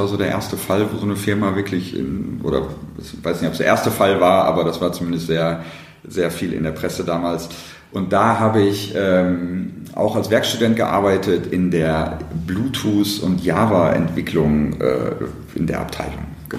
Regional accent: Dortmund, North Rhine-Westphalia, Germany; born or raised there

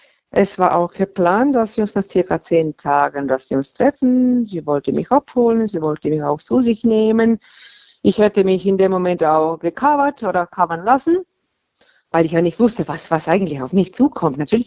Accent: Baden-Württemberg, Germany; Baden-Württemberg.

